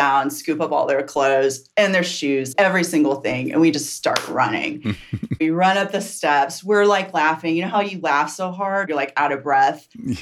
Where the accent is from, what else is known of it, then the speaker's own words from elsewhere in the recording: the South, United States; also born or lived in Austin; now in Asheville, United States; How'd you know I was from the South?